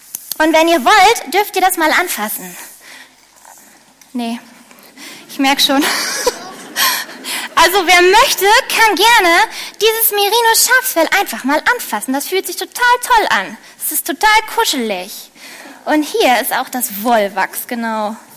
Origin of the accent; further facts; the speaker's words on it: Lower Saxony, Germany; Bei uns in der Heide, wo ich herkomme, da gibt es nämlich Wölfe.